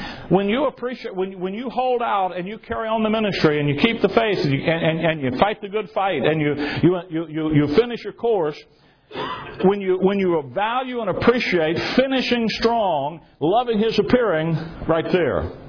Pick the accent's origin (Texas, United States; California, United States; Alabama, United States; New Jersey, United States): Alabama, United States; I'm sort of like the Alabama legislature when I was young, born and raised in Alabama.